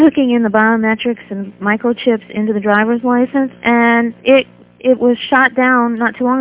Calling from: San Diego, California, United States; I'm calling from San Diego area.

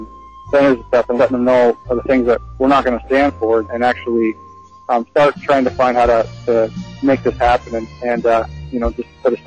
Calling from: Spokane, Washington, United States

